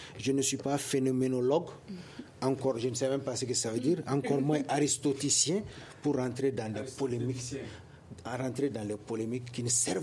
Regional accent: Mali; Nous sommes des Maliens

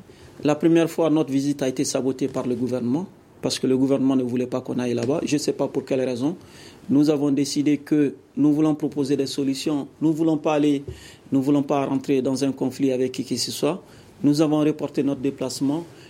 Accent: Mali; Je suis Malien

